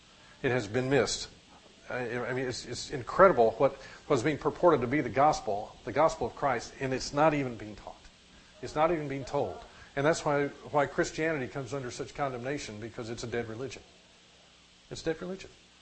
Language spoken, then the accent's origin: English; Missouri, United States; I'm from Missouri. Show me. Show me. You know, I'm from the state whose animal is a, for nicer terms, a mule, okay?